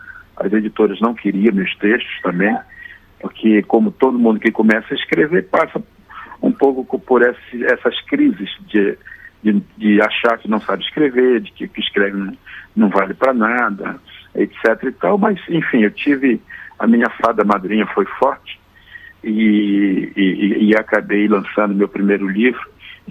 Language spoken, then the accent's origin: Portuguese; Belém, Pará, Brazil; born there; eu sou nascido em Belém do Pará, né, e vivi parte da minha infância em comunidade indígena, até meus 8, 9 anos